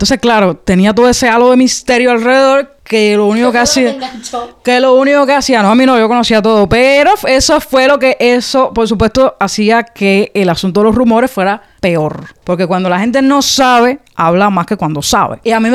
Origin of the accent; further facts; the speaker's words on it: Palmarito de Cauto, Santiago de Cuba, Cuba; also born or lived in San Luis; yo nací en el materno de Palma, me criaron en Palmarito de Cauto, me mudé para San Luis en la primaria, hice el pre en Santiago, hice la universidad también en Santiago, volví a trabajar en San Luis 3 años